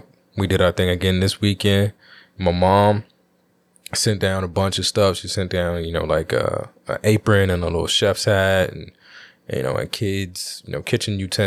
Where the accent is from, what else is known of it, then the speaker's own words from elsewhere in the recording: United States; I'm an American dude. Keep it real simple.